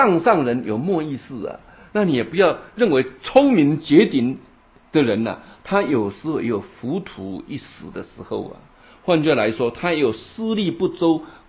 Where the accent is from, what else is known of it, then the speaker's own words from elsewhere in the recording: Taiwan; 好，我们台湾话叫碰轰，对不对？